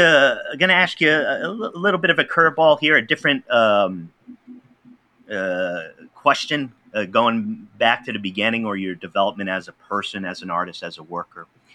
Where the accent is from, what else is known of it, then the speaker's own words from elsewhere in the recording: Pawtucket, Rhode Island, United States; I grew up in Pawtucket, Rhode Island, and which is the birthplace of the Industrial Revolution in the United States